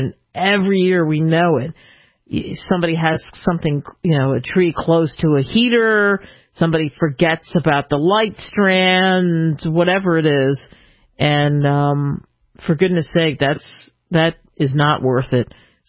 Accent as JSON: {"language": "English", "town": "Cherry Hill", "region": "New Jersey", "country": "United States", "tie": "born or raised there", "said": "And in I grew up in Cherry Hill, just a stone's throw away from Philadelphia"}